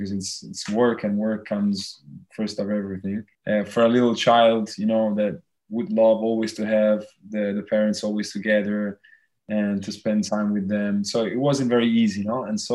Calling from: Tuscany, Italy; I'm calling from Tuscany in Italy.

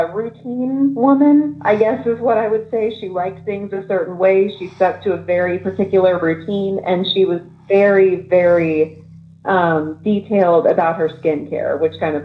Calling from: Dallas, Texas, United States; I'm calling from Dallas.

